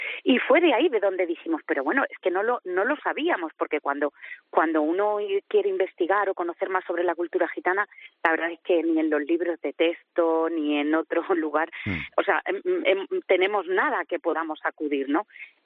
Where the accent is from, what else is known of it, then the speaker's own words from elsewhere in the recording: Spain; tengo un orden prioritario en mi vida, y es que primero me siento española, me siento mujer y me siento gitana.